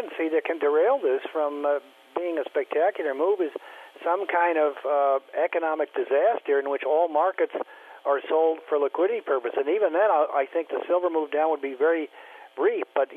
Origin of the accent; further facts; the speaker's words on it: Dallas, Texas, United States; You know, they're from Dallas. I'm from Dallas.